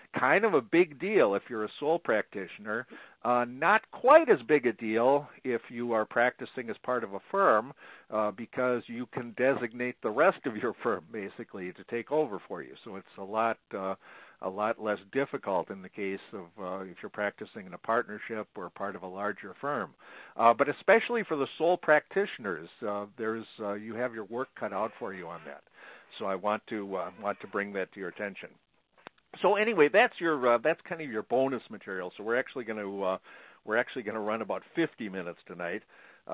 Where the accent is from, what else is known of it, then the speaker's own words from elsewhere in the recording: Minnesota, United States; I cite the case here from Minnesota, actually from my home state, the case of attorney Randall Tighe.